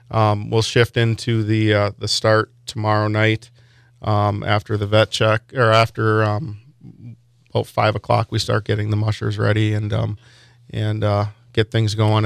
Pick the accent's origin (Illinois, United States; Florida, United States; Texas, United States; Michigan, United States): Michigan, United States; Marquette; and obviously I'm from Marquette